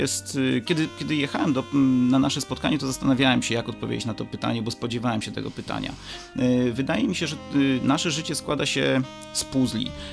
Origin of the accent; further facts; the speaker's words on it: Lublin, Lublin Voivodeship, Poland; now in Gdynia, Poland; Nie pochodzę z Gdyni, tak jak wspomniałem, pochodzę z Lublina. Mieszkam w Gdyni dopiero od 7 lat